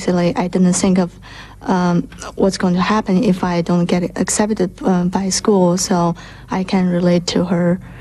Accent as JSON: {"language": "English", "region": "Beijing", "country": "China", "moved": "yes", "lives_now": "United States", "said": "I'm originally from Beijing, China. And I came to the United States in 1990."}